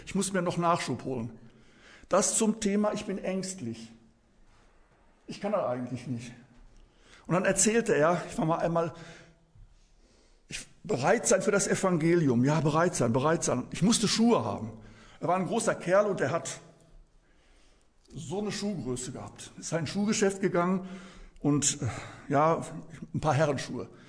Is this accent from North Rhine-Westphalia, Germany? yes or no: yes; Issum, North Rhine-Westphalia, Germany; wo kommst du her? Aus Issum. Ah, sagt er, am Niederrhein.